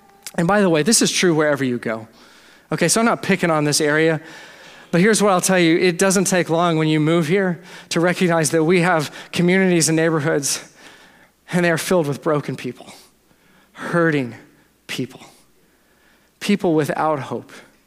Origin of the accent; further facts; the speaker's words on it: Dallas, Texas, United States; Okay, I'm from Dallas, it's not my fault, blame my parents.